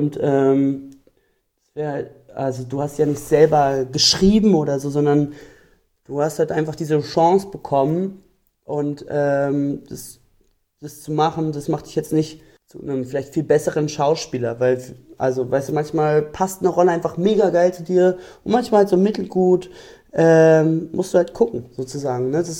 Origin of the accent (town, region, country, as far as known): Berlin, Germany; born or raised there